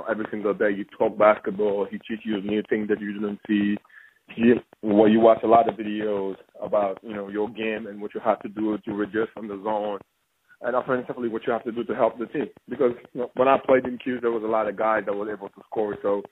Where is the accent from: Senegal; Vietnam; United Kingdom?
Senegal; also born or lived in Denmark / Belgium; You know, originally I'm from Senegal, so wanted to go overseas and live in Europe a little bit